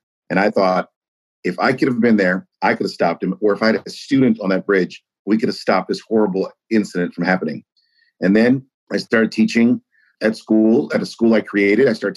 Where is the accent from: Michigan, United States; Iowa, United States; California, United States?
Michigan, United States; Ann Arbor; now in Detroit, United States; And I'm from Ann Arbor, Michigan, but I originally came here to Detroit in 1994